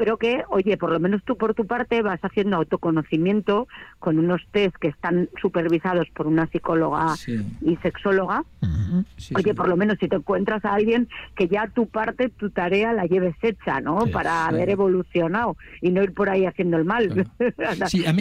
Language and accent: Spanish; Spain; ahora soy la primera española con el título.